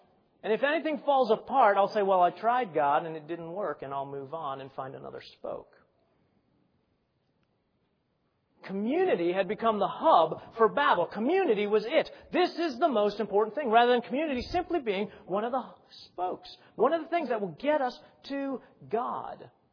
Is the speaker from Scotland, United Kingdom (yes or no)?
yes; Scotland, United Kingdom; and I'm Scottish and I can't throw away good tires.